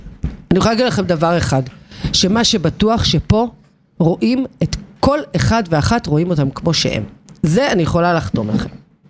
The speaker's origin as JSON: {"language": "Hebrew", "town": "Kfar Vitkin", "region": "Central District", "country": "Israel", "said": "אני מכפר ויטקין, זה ממש מעבר לכביש, איפה שהחנות הסודית של בילבונג."}